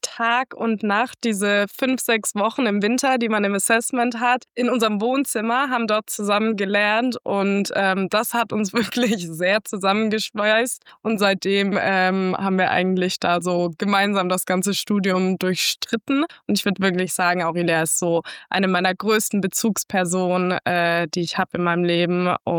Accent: Baden-Württemberg, Germany; now in St. Gallen, Switzerland; ich bin 24 Jahre alt. Ich komme aus der Nähe von Stuttgart, also aus Süddeutschland, wohne jetzt aber schon über 5 Jahre primär in der Schweiz, im wunderschönen St. Gallen

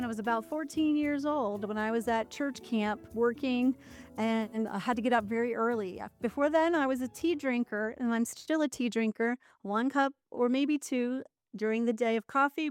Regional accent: Pennsylvania, United States; I'm originally from Pennsylvania near Philadelphia. And our camp was in Maryland.

